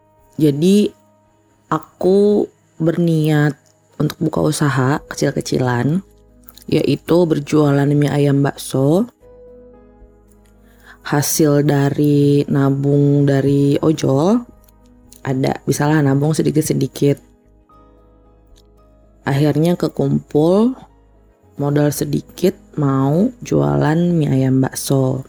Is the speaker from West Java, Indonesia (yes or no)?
yes; West Java, Indonesia; bapakku yang ada di kampung halamanku di daerah Jawa Barat untuk datang dulu ke Bali